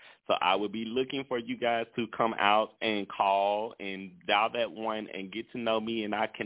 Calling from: Shreveport, Louisiana, United States; I'm calling from Shreveport, Louisiana.

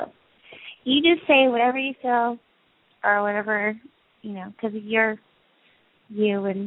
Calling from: Tulsa, Oklahoma, United States; Tulsa, Oklahoma.

